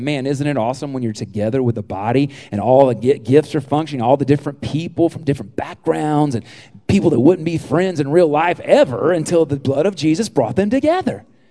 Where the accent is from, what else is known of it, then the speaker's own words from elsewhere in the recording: Alabama, United States; I grew up in South Alabama. We always went on a field trip every year to this place called the Mariana Caverns.